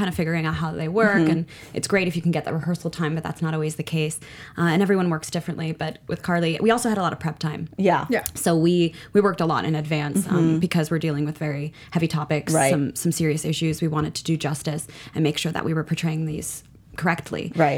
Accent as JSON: {"language": "English", "region": "New Jersey", "country": "United States", "tie": "born or raised there", "said": "I grew up in New Jersey. And so I was really close to Manhattan."}